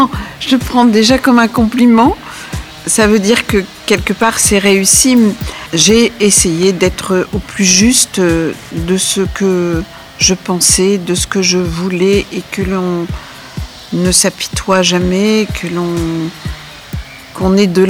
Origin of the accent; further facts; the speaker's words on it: Algeria; je les ai bien impliquées en tant qu'Algérienne.